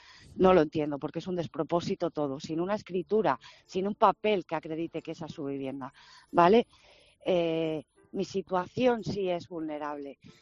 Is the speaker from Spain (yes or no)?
yes; Spain; una ciudadana española, porque soy española